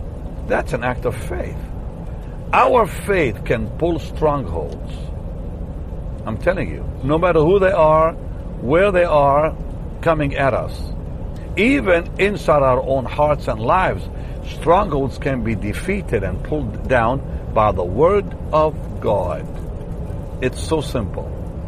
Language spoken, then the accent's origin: English; Israel; I'm from Israel, so we're related in the Lord.